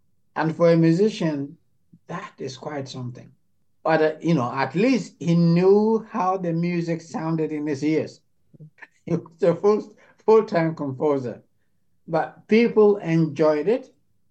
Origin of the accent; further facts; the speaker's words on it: Ghana; I grew up in Ghana